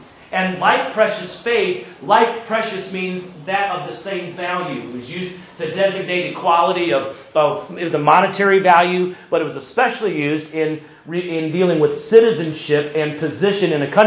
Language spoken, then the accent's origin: English; South Carolina, United States; I grew up in South Carolina. Here's how we say it. Hey, how y'all doing?